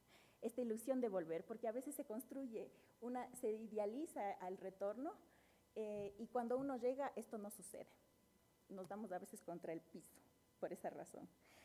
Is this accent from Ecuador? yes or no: yes; Ecuador; Y hay momentos que sí me siento muy ecuatoriana, entonces.